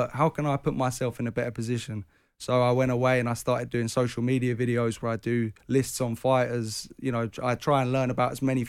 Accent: Mitcham, London, United Kingdom; So I'm from Mitcham originally, which isn't far from Duke, where Duke's from, Croydon. But I never really fit into Mitcham. It's a little bit rough.

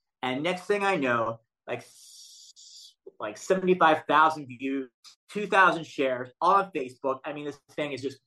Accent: Los Angeles, California, United States; Like, you know, for me, I'm from Los Angeles.

